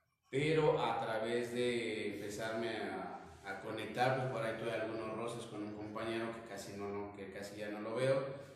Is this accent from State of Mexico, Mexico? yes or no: yes; State of Mexico, Mexico; somos del oriente del Estado de México